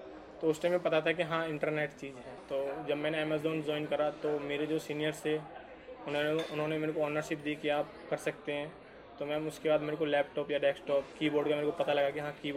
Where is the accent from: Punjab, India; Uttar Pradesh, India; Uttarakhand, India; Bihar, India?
Uttar Pradesh, India; Jaunpur; now in Delhi, India; मैं मेरी मदर और मेरी सिस्टर गांव में रहते थे मैं उत्तर प्रदेश जौनपुर का रहने वाला हूँ